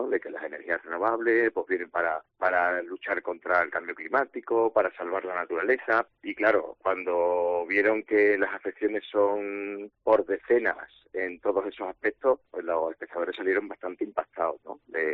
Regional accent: Cabeza del Buey, Extremadura, Spain; Mi pueblo está pegando a Córdoba, se llama Cabeza del Buey, y no tenemos este problema.

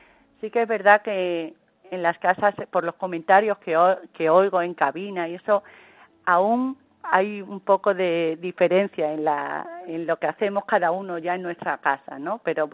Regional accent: Seville, Andalusia, Spain; also born or lived in Madrid; Sí, no, soy sevillana, sí, nací en Sevilla.

